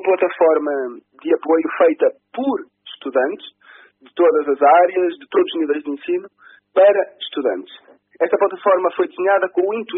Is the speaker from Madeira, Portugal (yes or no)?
no; Porto, Portugal; born there; now in São João de Ver, Portugal; Eu nasci em São João de Verde, nasci no Porto, aliás, neste momento vivo em São João de Verde